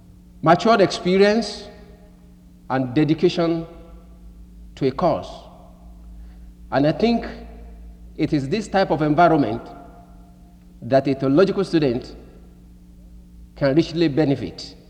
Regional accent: Nigeria; since I come from Nigeria, and as I'm standing before you, I am a product of missions.

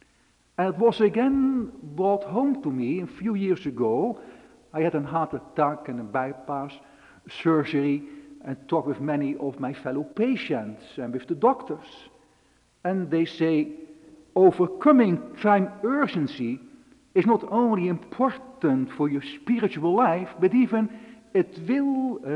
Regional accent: Netherlands; And here you have the influence of my home country, the Dutch influence. Because in Holland, we have a powerful church, the Dutch Reformed Church.

